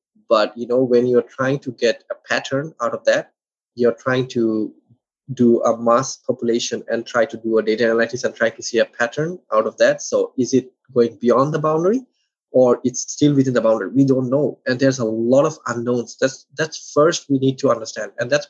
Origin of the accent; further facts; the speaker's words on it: Bangladesh; like I'm originally from Bangladesh, and I've been always keen to contribute to my community, especially my alumni.